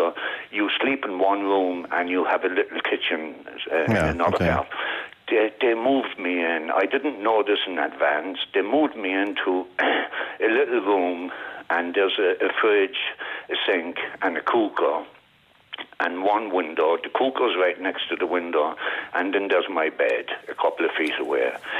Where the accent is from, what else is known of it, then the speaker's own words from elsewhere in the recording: Cork, Munster, Ireland; Where I grew up in Cork, where I was born and reared, in the Marsh, the middle parish.